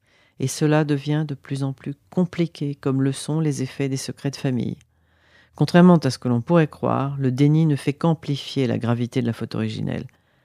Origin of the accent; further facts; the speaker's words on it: Provence-Alpes-Côte d'Azur, France; au cours de promenades dans mon village natal de Provence ?